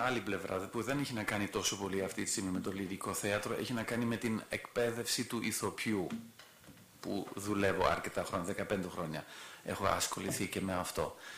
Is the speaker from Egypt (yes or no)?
no; Germany; now in Greece; μην βλέπετε ότι είμαι Γερμανός